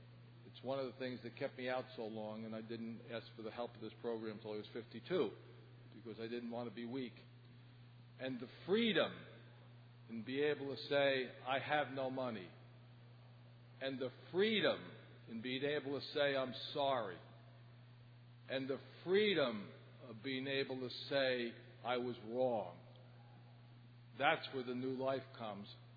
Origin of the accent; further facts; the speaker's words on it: Hoboken, New Jersey, United States; I'm from Hoboken, New Jersey.